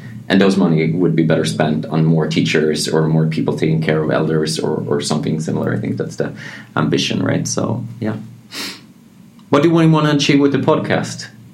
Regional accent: Malmö, Skåne, Sweden; I'm also pretty new to this. I'm born and raised in Malmö, so I know the city and I love the city.

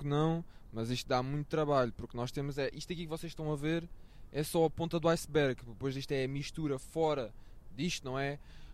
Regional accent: Portugal; E uma voz neste país, porque nós somos portugueses

